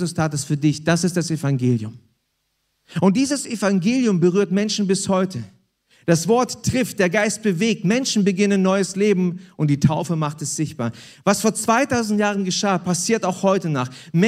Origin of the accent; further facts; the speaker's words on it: Hanover, Lower Saxony, Germany; wisst ihr, wir kommen ja aus Hannover.